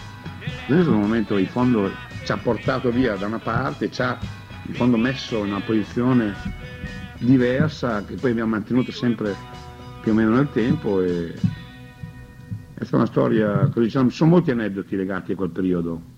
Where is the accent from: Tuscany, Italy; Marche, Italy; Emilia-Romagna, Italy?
Emilia-Romagna, Italy; Reggio Emilia; noi siamo essenzialmente le teste quadre, siamo reggiani